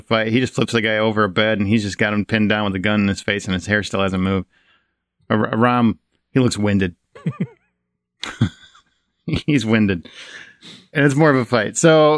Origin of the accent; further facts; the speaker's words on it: Chicago, Illinois, United States; That's a Chicago joke. We're from Chicago.